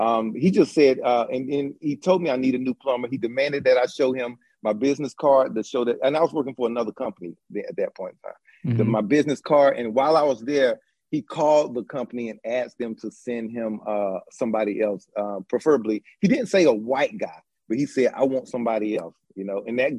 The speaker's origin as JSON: {"language": "English", "town": "Asheville", "region": "North Carolina", "country": "United States", "tie": "born or raised there", "said": "I'm born and raised in Asheville, and I've been exposed to racism."}